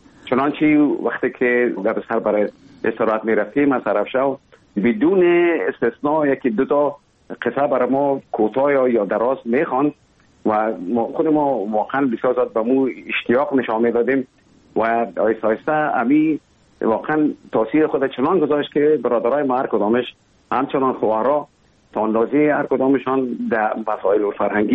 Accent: Kabul, Afghanistan; born there; اصلا زادگاه من کابل است، ولی همطور که گفتم زیاد ما در ولایت هم بودیم

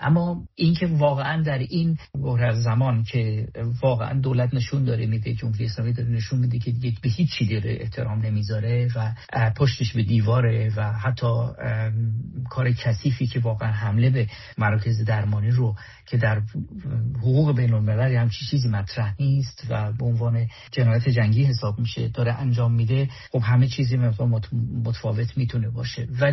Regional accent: Iran; به عنوان یک ایرانی

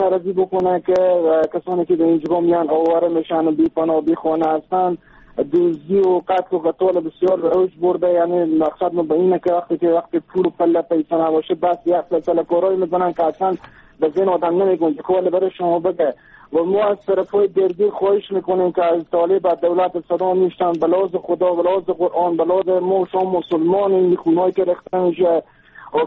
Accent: Afghanistan; شما هم افغانیم، اینا ما هم افغانیم، اینا هم افغانم

